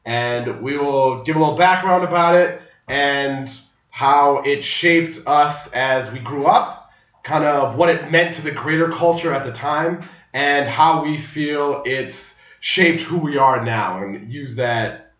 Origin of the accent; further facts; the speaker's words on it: Minnesota, United States; I'm from Minnesota as well. I grew up right outside Minneapolis. My father is from Jamaica. My mother is from a small town in Minnesota.